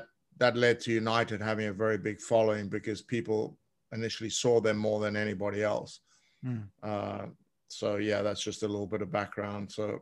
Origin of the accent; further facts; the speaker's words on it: South Africa; now in England; Well, yeah, I mean, tennis took me out of South Africa.